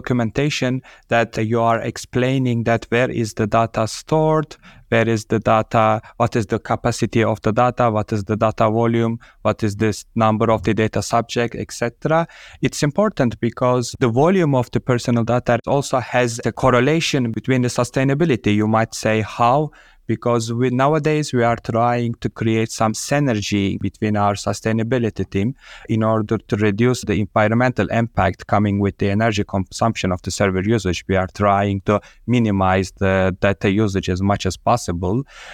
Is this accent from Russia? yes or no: no; Istanbul, Turkey; English is a second language; I born and raised in Istanbul, Turkey